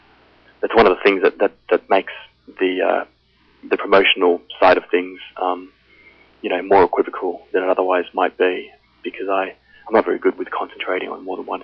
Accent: Australia; now in United Kingdom; I'm Australian, you know, when I'm back home in Australia, obviously.

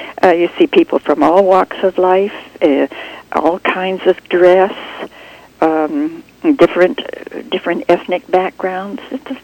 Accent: New Westminster, British Columbia, Canada; I was brought up in New Westminster, and in a musical family.

